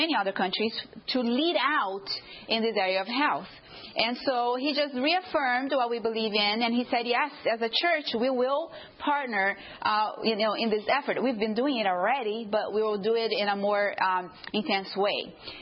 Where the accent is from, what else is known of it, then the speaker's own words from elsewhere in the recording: Brazil; now in United States; I'm from Brazil originally.